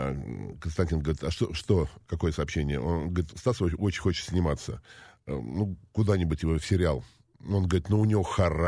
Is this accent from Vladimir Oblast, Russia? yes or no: no; Chuvashia, Russia; Да, да, да. Я из Чувашии.